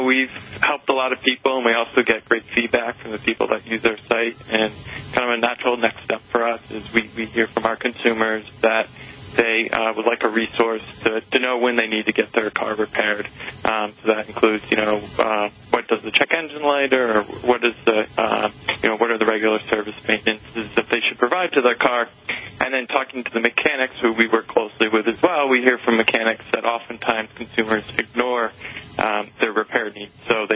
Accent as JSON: {"language": "English", "town": "Nantucket", "region": "Massachusetts", "country": "United States", "tie": "born or raised there", "said": "I am from Massachusetts. I'm a native of Nantucket Island."}